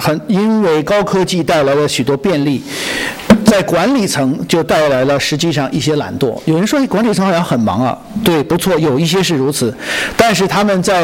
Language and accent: Chinese; China; 就是我们从小在这个中国大陆学